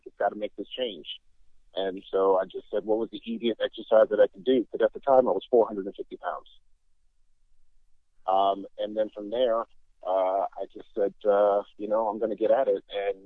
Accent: Michigan, United States; also born or lived in Virginia / New York; now in Hollywood, United States; Well, originally from Michigan, born and raised in Michigan, moved down to Virginia, left Virginia for New York, and then made my way up to California.

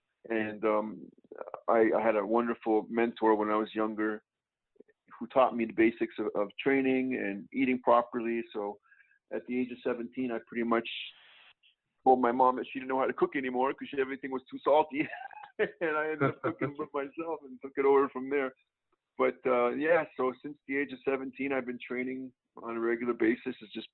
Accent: Montreal, Quebec, Canada; I was raised in Montreal, so Montreal is a town where, especially when I was growing up, you had winter pretty much 8 months out of the year.

